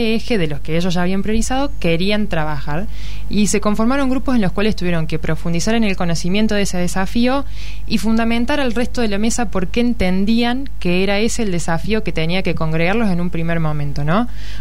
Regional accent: Córdoba, Argentina; now in Buenos Aires, Argentina; yo soy cordobesa pero vivo actualmente en Buenos Aires

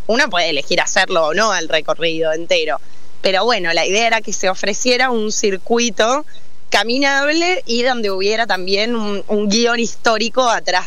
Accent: Salta, Argentina; Yo soy salteña

